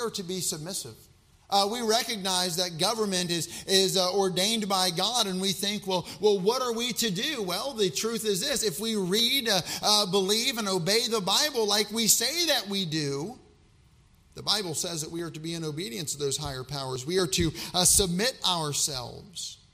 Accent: the South, United States; Now, I'm from the South, and every bone in my body is filled with red, white, and blue, amen?

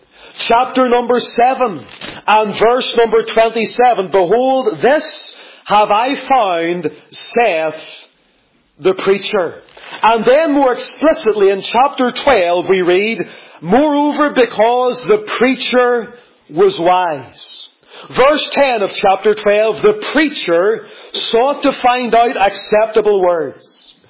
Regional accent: Lisburn, Northern Ireland, United Kingdom; I came from Lisburn. Some people think I came from Belfast, but I came from Lisburn, okay? And I grew up in a church

